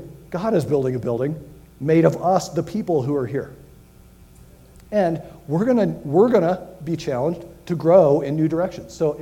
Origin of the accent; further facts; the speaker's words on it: Miami, Florida, United States; a church that I grew up in Miami